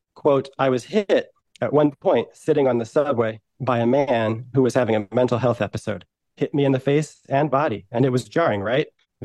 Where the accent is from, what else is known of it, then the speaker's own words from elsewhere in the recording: New York, United States; But I've put enough time in New York. I'm a New Yorker.